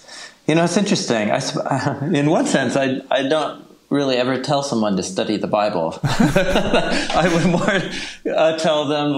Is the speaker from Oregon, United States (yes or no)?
yes; Portland, Oregon, United States; I hail from Portland, Oregon, where I have a few too many jobs